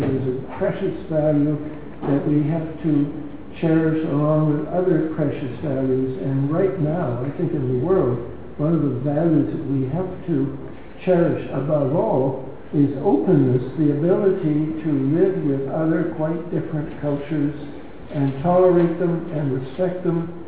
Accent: Canada; I mean, I'm a Canadian, and I got into a fight

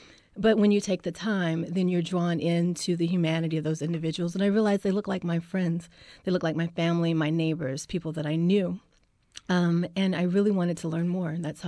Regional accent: Mississippi, United States; I am from Mississippi. I grew up in the South and knew of the racial violence that was really prevalent in Mississippi

